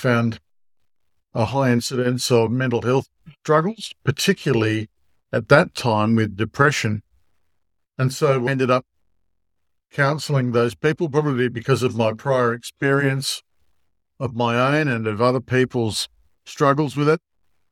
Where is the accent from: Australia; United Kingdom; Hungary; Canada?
Australia; now in St. Louis, United States; So I'm a Lutheran pastor, and if you're listening to my voice, you'll quickly work out that I'm not from around these parts. I'm an Australian. And that's where I lived and worked with the Lutheran Church of Australia until a year ago